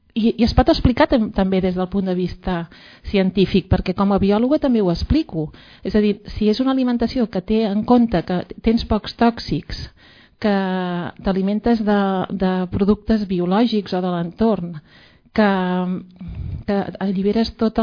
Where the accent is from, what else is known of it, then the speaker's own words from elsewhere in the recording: Valls, Catalonia, Spain; com que soc de Valls i estimo molt Valls